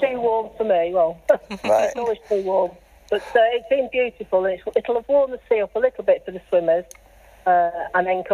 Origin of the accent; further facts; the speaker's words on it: Blackpool, North West England, United Kingdom; born and bred in Blackpool, from here, my hometown